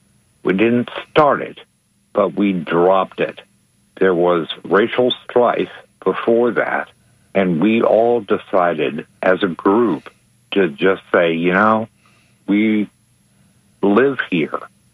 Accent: Berkeley, California, United States; now in Sarasota, United States; from Sarasota, well, currently. But I grew up in Berkeley, California during the 1960s.

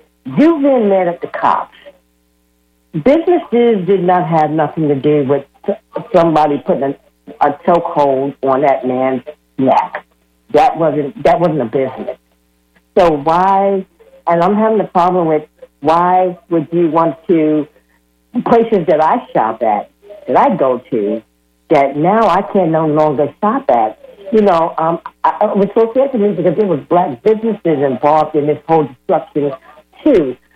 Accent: Brooklyn, New York, United States; I'm coming from New York. You know, I'm a native of New York, of Brooklyn, New York

